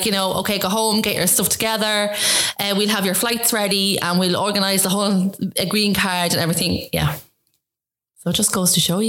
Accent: Drogheda, Leinster, Ireland; I'm totally rootless. I'm from Drogheda.

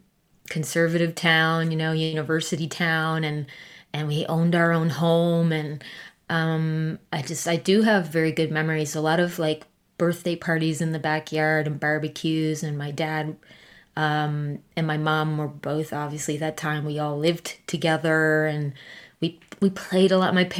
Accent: Fredericton, New Brunswick, Canada; And we moved back to Canada. So I grew up in New Brunswick. That's in Atlantic Canada.

